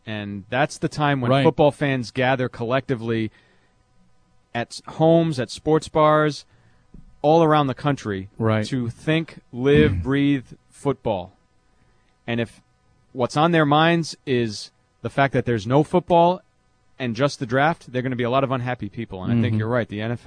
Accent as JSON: {"language": "English", "region": "Rhode Island", "country": "United States", "said": "I'm from Rhode Island."}